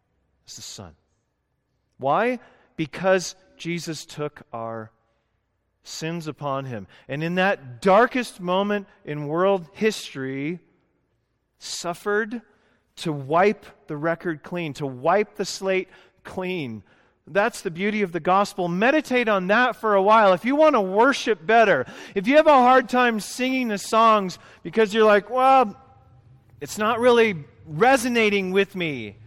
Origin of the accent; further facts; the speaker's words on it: Canada; I grew up in Canada. I know what pine needles are.